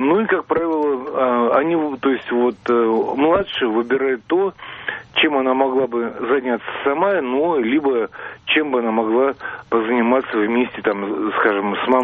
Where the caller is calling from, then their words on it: Moscow, Russia; Здравствуйте, я звоню из Москвы.